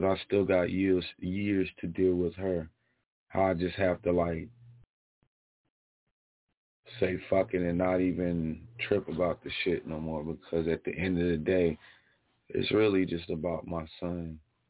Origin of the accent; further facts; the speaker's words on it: Kansas City, Missouri, United States; Shout outs to my hometown, Kansas City.